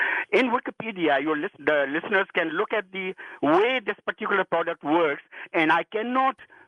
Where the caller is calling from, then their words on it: British Columbia, Canada; I'm phoning from British Columbia